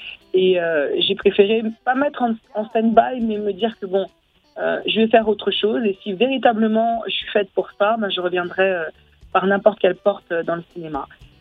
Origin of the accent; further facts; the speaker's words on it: Paris, Île-de-France, France; now in Sarcelles, France; je ne suis pas née à Sarcelles. Moi, je suis venue à Sarcelles depuis 2008. Moi, je suis une Parisienne.